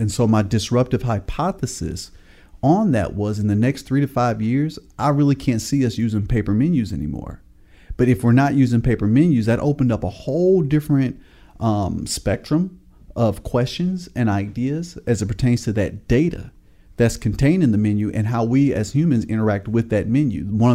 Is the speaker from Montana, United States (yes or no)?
no; Indianapolis, Indiana, United States; now in Tallahassee, United States; Indianapolis, Indiana.